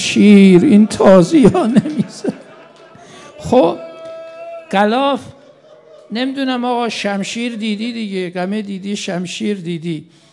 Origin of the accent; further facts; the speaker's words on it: Mashhad, Razavi Khorasan, Iran; مشهدی ها ما تو شهر خودمون واقعا این رسم هست، میگیم دورت بگردیم و واقعا اینجوری هست